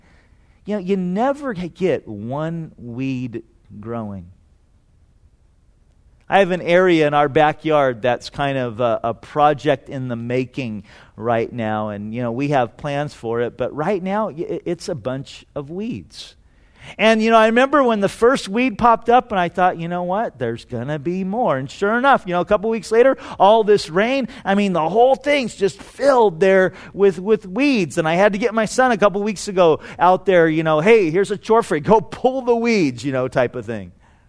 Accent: California, United States; I grew up in Orange County, so I spent a lot of summers hanging out at the beach down in Newport.

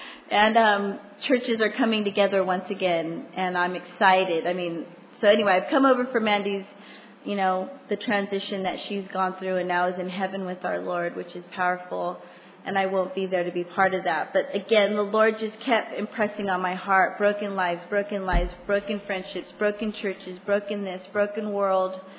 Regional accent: United States; now in Australia; I'm from America, actually. Mexican, born in America, living in Australia, and a citizen of heaven.

